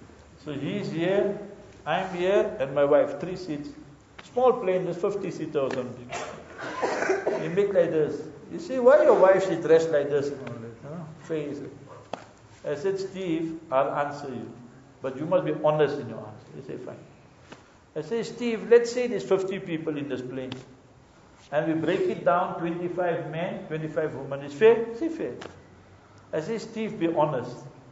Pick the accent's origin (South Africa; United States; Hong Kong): South Africa; So I say, brother, how are you? I'm from South Africa. I speak a little bit Afrikaans also.